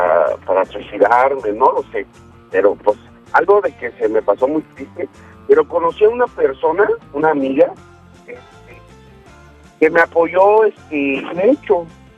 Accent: Chiapas, Mexico; De Chiapas.

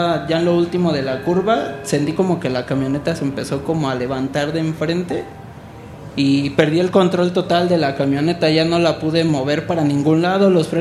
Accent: Nezahualcóyotl, State of Mexico, Mexico; De Nezahualcóyotl.

